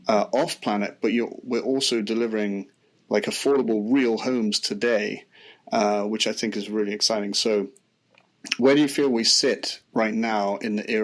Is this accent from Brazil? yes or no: no; United Kingdom; the cowboy hat is quite unique for me as a Brit.